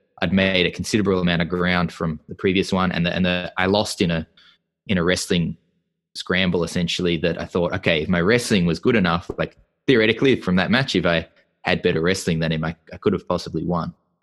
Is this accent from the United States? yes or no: no; Australia; being an Australian, if you win the Asia Oceania trials